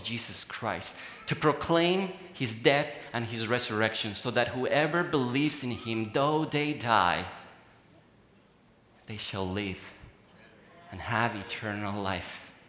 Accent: Bolivia; I received a call at 3 a.m. in the morning from my home country, Bolivia.

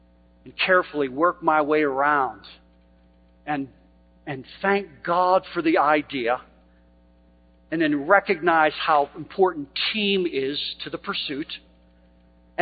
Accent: Philadelphia, Pennsylvania, United States; I'm from Philadelphia, I know places we could move these things.

